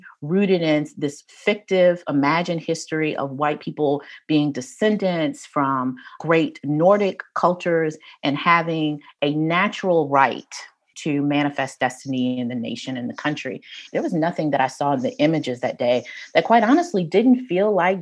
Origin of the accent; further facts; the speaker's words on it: the South, United States; with how much of a Southerner I am. Mm. Because as a Southerner, there is something about this place